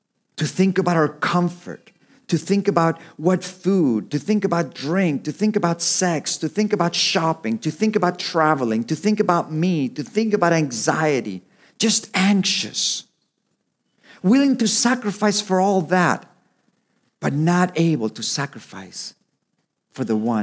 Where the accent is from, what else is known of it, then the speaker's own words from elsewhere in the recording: Capdepera, Balearic Islands, Spain; When I grew up in Capdepera, it was custom that if the bells would go off and they would ring and someone died.